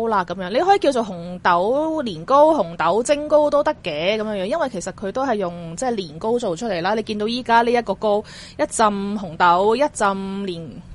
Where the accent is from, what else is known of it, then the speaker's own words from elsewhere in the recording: Chaozhou, Guangdong, China; 我哋潮州人